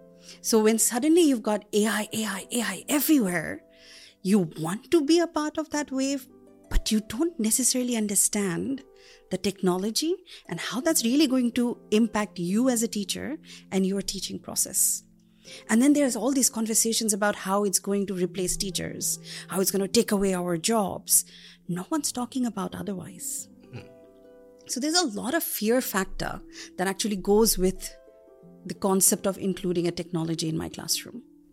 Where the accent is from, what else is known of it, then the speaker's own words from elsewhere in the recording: Bangladesh; first language Bengali; English is a second language; I'm from Bangladesh. So Bengali is my language.